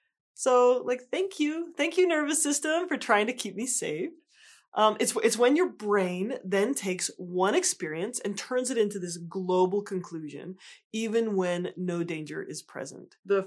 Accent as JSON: {"language": "English", "region": "Rocky Mountains", "country": "United States", "tie": "born or raised there", "said": "Now, I grew up in the Rocky Mountains, and I spent a lot of time outdoors, so I was really aware of rattlesnakes."}